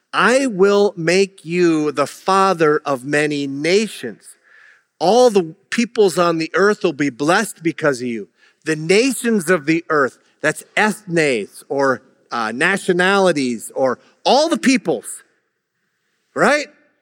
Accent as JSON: {"language": "English", "region": "Minnesota", "country": "United States", "tie": "born or raised there", "said": "I grew up on the Iron Range of Minnesota, which was primarily European, but it was all over the place European that had come to northern Minnesota to do mining."}